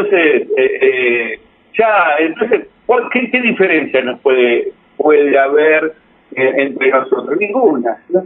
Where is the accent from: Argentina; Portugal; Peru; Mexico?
Argentina; Mar del Ajó, Buenos Aires Province; Yo soy de Mar del Ajó, y yo soy de San Bernardo, y yo soy de la costa